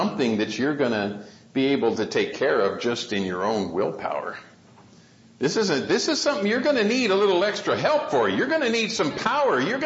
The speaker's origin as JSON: {"language": "English", "town": "Tucson", "region": "Arizona", "country": "United States", "tie": "born or raised there", "said": "simply because it's in my hometown around there in Tucson, and it's the Bighorn Fire."}